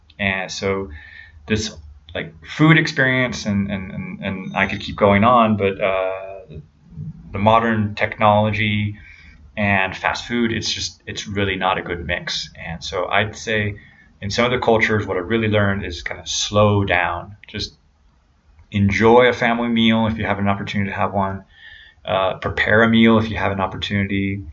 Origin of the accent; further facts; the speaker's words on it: United States; So when I grew up in the States, I think my mentality was a lot of like, okay, I'm going to eat to survive.